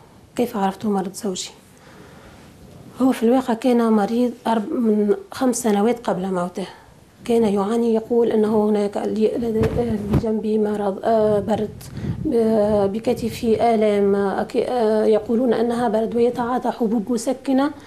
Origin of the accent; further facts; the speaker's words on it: Bizerte, Bizerte Governorate, Tunisia; هناك سجن يقرب عن بلدتنا، بنزرت شمال تونس 20 كيلومتر.